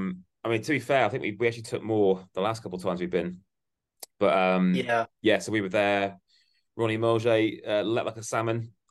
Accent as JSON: {"language": "English", "town": "Plymouth", "region": "South West England", "country": "United Kingdom", "tie": "born or raised there", "said": "And then, from there on in, as I say, obviously, growing up in Plymouth, like, so Dad took me most weeks to home games."}